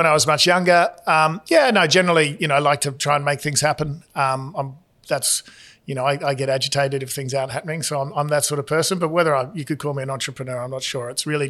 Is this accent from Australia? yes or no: yes; Australia; I did that for about 3 years and then did what most Australians did at the time and threw away a perfectly good job and put a backpack on and went traveli